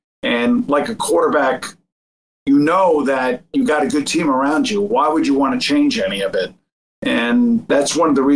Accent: New York, United States; I grew up here in New York and I was a fan first.

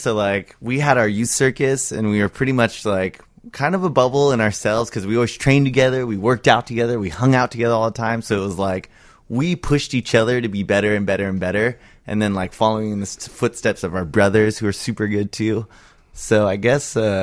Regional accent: California, United States; So I grew up in the Bay Area in the East Bay.

